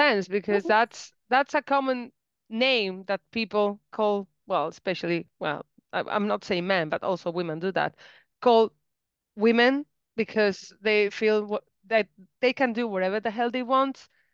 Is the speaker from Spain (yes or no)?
yes; Spain; And we know what this means because we're from Spain.